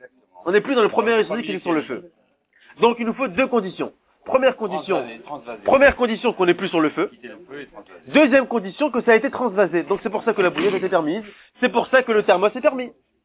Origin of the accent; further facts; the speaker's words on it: Paris, Île-de-France, France; born there; C'est mes ancêtres, les Ashkenaz. Moi, je suis né à Paris, moi.